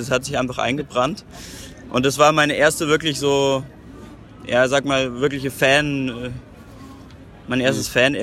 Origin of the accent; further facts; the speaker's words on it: Munich, Bavaria, Germany; ich komme hier aus München, bin 27, momentan noch Student.